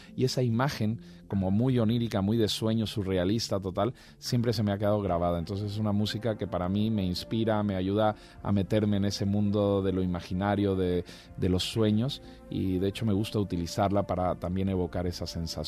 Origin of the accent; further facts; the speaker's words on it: Mexico; born there; Cada uno se fue a estudiar a México y se quedaron a vivir ahí y yo nací en México.